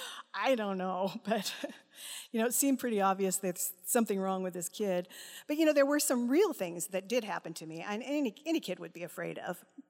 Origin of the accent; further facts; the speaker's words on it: California, United States; For starters, growing up in California, we did earthquake drills.